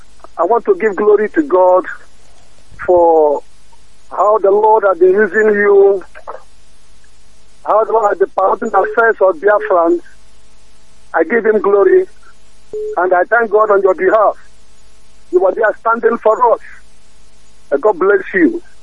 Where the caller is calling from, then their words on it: Nigeria; I'm calling from Biafra land.